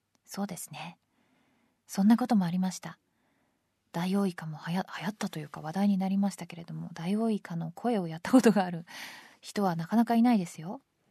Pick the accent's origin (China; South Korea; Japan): Japan; Tokyo; 東京育ちだとね